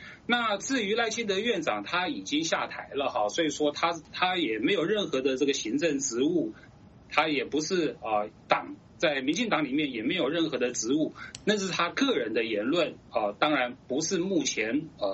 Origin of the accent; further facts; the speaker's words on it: Taiwan; 我们台湾人在这边呢自己在这边自我虐待。